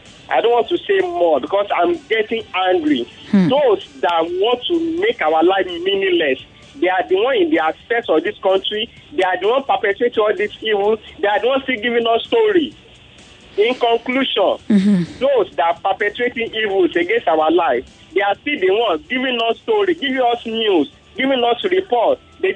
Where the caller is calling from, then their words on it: India; I'm calling from India.